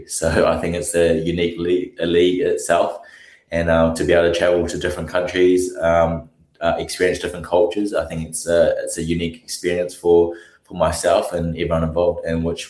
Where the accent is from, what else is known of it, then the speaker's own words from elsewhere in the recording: Christchurch, Canterbury, New Zealand; I grew up in Christchurch, so I'm a local boy